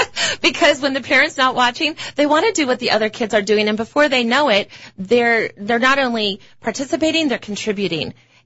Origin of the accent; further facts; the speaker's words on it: Glendora, California, United States; I grew up in Glendora.